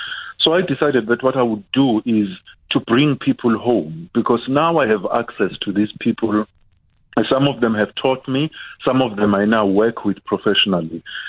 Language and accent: English; South Africa; moved away; I'm from South Africa, and I'm here for a little period, and I would like to be heard.